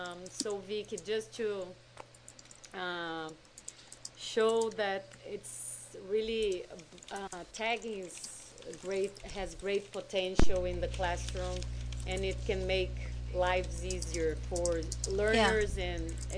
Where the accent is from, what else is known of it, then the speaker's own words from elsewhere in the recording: Brazil; I'm from Brazil